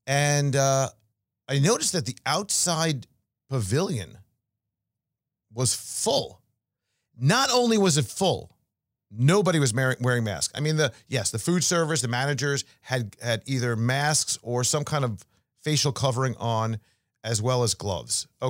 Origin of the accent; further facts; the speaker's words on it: New York, United States; We would go right back to school after Memorial Day when I grew up in New York.